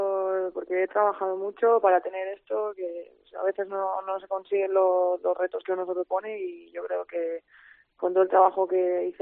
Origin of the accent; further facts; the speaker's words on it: Palma, Balearic Islands, Spain; Yo soy de Palma y tenía que ir a Montuiri, tenía que ir a Buñola.